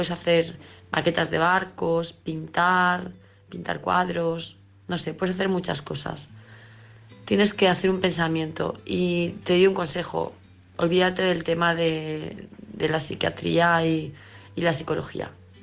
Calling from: Palma, Balearic Islands, Spain; de Palma de Mallorca.

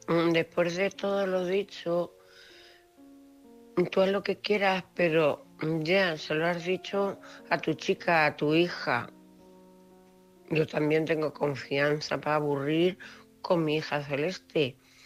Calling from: Cuenca, Castilla-La Mancha, Spain; corresponsal de Cuenca.

